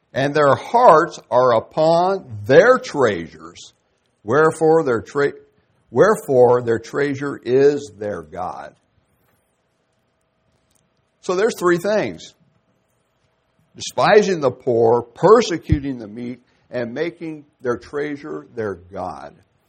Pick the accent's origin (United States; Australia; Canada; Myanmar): United States; You know, I almost hate to even say it anymore, I'm proud to be an American, because Americans are too proud.